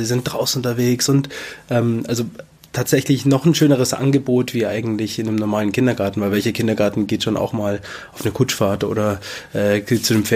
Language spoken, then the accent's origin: German; Schöllang, Bavaria, Germany; aber ursprünglich bin ich aus Schöllang, das ist auf der anderen Talseite.